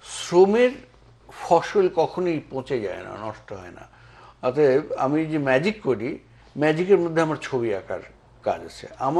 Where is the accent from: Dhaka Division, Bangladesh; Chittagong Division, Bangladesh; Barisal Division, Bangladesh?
Barisal Division, Bangladesh; Pirojpur; আমি তো বাংলাদেশের পিরোজপুর, বরিশাল ছিল তখন, এখন পিরোজপুর জেলার সমুদ্রঘাটি গ্রামে আমার জন্ম হয়েছিল। তারপরে ওখান থেকে পিরোজপুর শহরে গভর্নমেন্ট স্কুলে পড়াশোনা করেছি, কলেজেও ওখানে পড়েছি, তারপরে আবার ইউনিভার্সিটি ঢাকাতে।